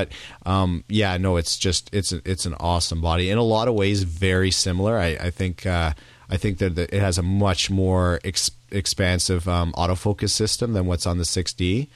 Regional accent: Vancouver, British Columbia, Canada; knew that obviously I was from Vancouver and were wondering if I was interested in meeting up.

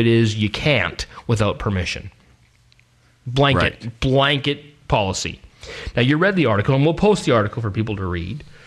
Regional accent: Canada; kind of a little bit proud of the whole being Canadian.

